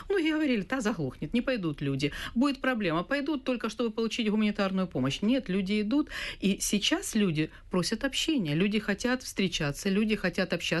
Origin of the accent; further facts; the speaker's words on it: Donetsk, Donetsk Oblast, Ukraine; moved away; я сама из Донецка. Родилась, выросла, училась, работала в Донецке. Знаю Донецкую область не понаслышке.